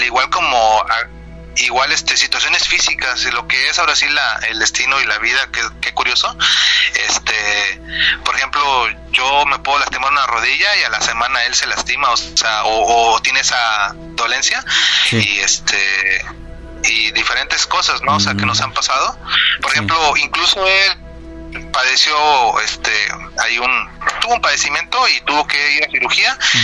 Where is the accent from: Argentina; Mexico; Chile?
Mexico; Cerro Azul, Veracruz; now in Tampico, Mexico; Cerro Azul es chiquito, ahí es donde yo literalmente ahí crecí, digo, yo soy de México, soy de nacimiento en México, como hasta los 7-9 años, me mudo a Cerro Azul, desde esa edad hasta la etapa de comenzar la universidad, ya fue que me mudo aquí a Tampico